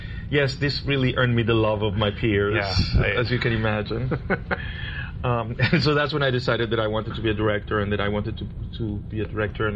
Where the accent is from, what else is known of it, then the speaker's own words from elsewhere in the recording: Caracas, Capital District, Venezuela; Well, I had a very interesting upbringing because I was born in Caracas, Venezuela